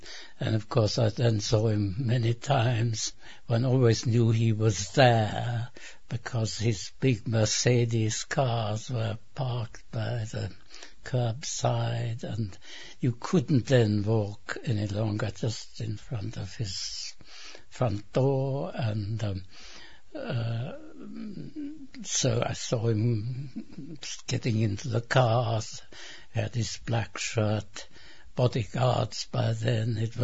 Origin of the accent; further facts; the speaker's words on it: Munich, Bavaria, Germany; born there; English is a second language; moved away; In my 90th year, I was born in Germany, in Munich, but I've lived in this country now for about 75 years.